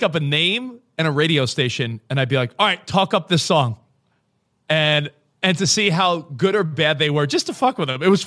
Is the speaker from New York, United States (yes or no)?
yes; New York, United States; now in Los Angeles, United States; I'm a New Yorker and we've been out here like 5 years. So I feel saying LA is inaccurate because she's so Texas and I'm so New York.